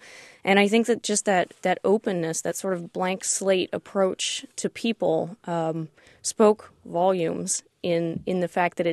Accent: West Virginia, United States; No, I grew up in West Virginia.

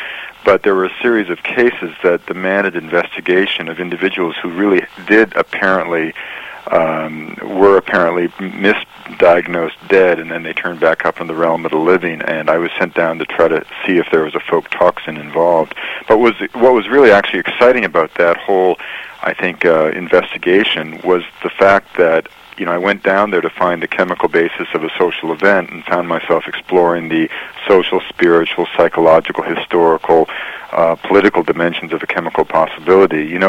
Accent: British Columbia, Canada; I was raised in British Columbia, and I spent a lot of time in hunting camps and logging camps and a lot of time with the First Nations of British Columbia.

